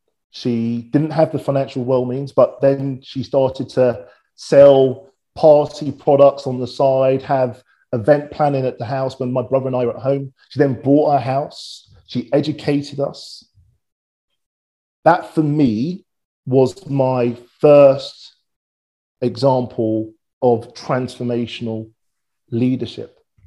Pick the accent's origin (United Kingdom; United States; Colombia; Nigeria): United Kingdom; Wembley, London; So I was this kid from Wembley, working class, a little bit rough around the edges